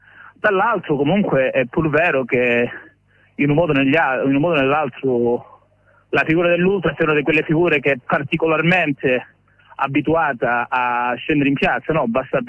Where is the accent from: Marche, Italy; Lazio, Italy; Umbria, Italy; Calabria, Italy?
Calabria, Italy; prendo Cosenza perché io sono calabrese